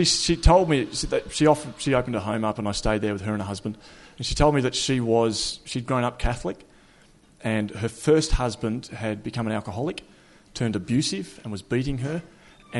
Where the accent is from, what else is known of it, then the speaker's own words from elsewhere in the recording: Flinders Island, Tasmania, Australia; I grew up on Flinders Island out in Bass Strait. I used to run around in bare feet hunting wild turkeys with a bow and arrow.